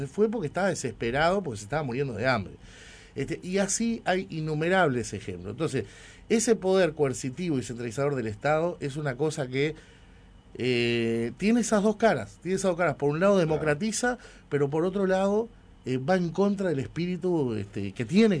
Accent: Uruguay; Soy uruguayo.

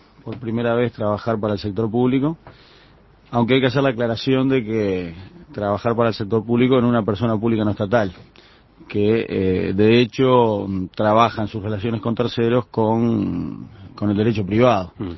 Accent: Montevideo, Uruguay; Yo soy de Malvin, soy de los Cuatro Vientos.

